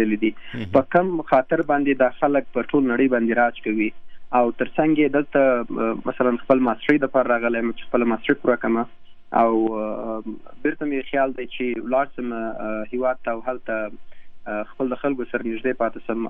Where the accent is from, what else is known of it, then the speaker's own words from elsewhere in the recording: Kandahar, Afghanistan; now in United States; زه اصلا د کندهار ولایت یم، کندهار کې مې ژوند کاوه.